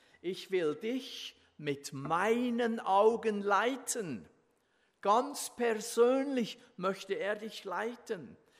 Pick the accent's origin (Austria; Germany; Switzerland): Switzerland; Und als Schweizer geht man ja ab und zu Bergsteigen.